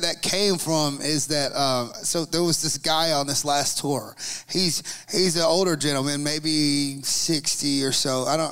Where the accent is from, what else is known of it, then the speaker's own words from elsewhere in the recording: Georgia, United States; I'm from Georgia, so like we're like way too far from it, you know?